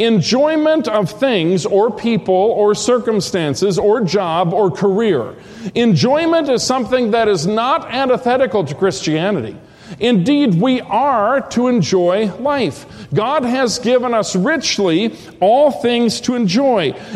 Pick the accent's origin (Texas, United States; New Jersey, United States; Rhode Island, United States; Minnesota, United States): Minnesota, United States; there were lumber mills and lumber camps in the northern United States, state I grew up in Minnesota.